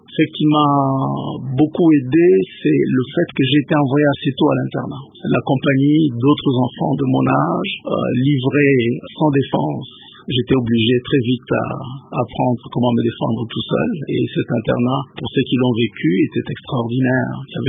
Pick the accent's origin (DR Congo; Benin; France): DR Congo; Bas-Uélé; dans la province orientale, je suis du Bazouélé, et plus particulièrement du territoire de Bambessa.